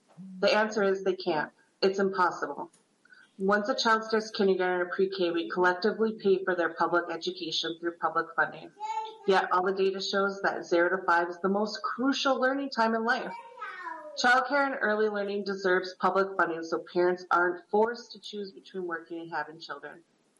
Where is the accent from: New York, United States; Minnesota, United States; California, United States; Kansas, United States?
Minnesota, United States; I'm from the Iron Range.